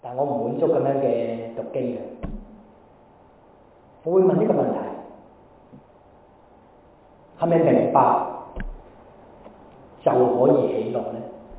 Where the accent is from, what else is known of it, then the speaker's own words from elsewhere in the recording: China; 我们中国人就明白我们有两个新年的嘛